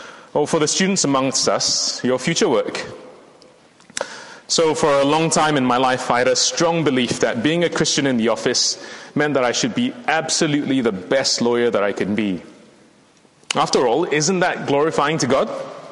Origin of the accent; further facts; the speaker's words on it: Singapore; moved away as an adult; now in United Kingdom; My IGG credentials are that I was raised in Singapore. But I came to the UK 12 years ago to study law at university.